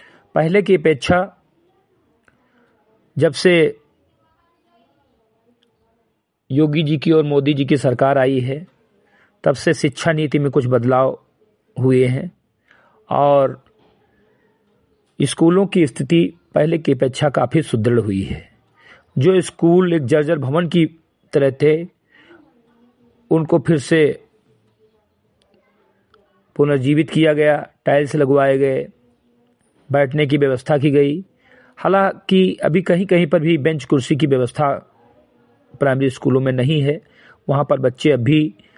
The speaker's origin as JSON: {"language": "Hindi", "town": "Bahraich", "region": "Uttar Pradesh", "country": "India", "tie": "born or raised there", "said": "ग्राम सभा सिमरी कटई विकासखंड मीनपुरवा जनपद बहराइच का मूल निवासी हूं तथा एक सामाजिक कार्यकर्ता हूं।"}